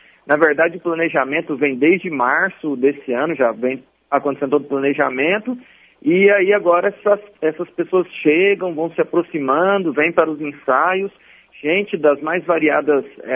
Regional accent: Brazil; uma das perspectivas que a gente tem enquanto brasileiros é perceber que o nosso país, ele sempre sofre muito com violência

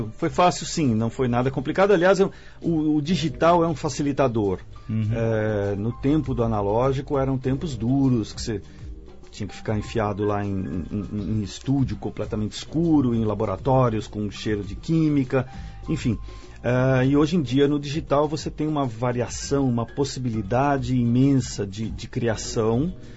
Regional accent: São Paulo, Brazil; born there; now in Campinas, Brazil; Sim, eu cheguei em Campinas em 81, vindo lá de São Paulo, do ABC. Eu nasci no ABC e vivi em São Paulo um tempo.

